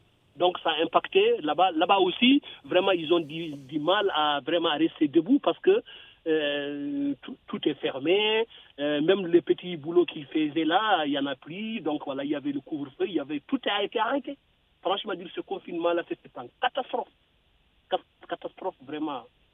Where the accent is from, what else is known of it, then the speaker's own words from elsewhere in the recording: Mauritania; also born or lived in Senegal; je suis d'origine, c'est-à-dire sénégalais et mauritanien. Ma maman est sénégalaise, je suis né au Sénégal, mon père est mauritanien, je suis grandi en Mauritanie.